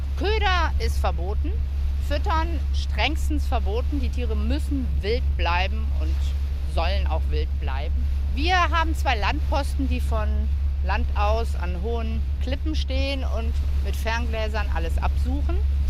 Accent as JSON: {"language": "German", "country": "Germany", "said": "Ich komme aus Deutschland, aber mein Mann kommt hier aus Madeira"}